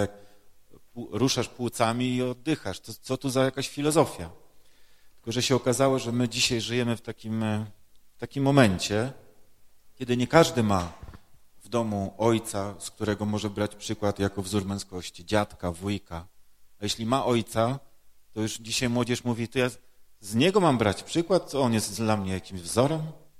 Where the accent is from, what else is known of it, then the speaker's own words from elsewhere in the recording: Koszalin, West Pomeranian Voivodeship, Poland; now in Lublin, Poland; Przyjechałem z Lublina, ale jestem z Koszalina, jestem z diecezji koszalińsko-kołobrzeskiej, tylko że pracuję na Kulu od 15 lat.